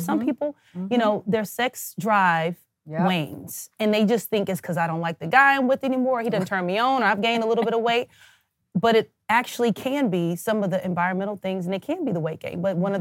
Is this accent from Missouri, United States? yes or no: yes; Kansas City, Missouri, United States; And then went to St. Louis University School of Medicine because I'm from Kansas City.